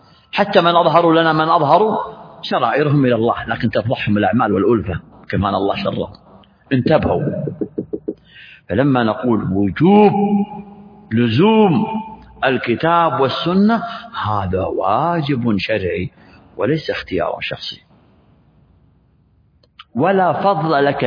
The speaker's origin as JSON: {"language": "Arabic", "country": "Saudi Arabia", "said": "عندنا في المملكة العربية السعودية"}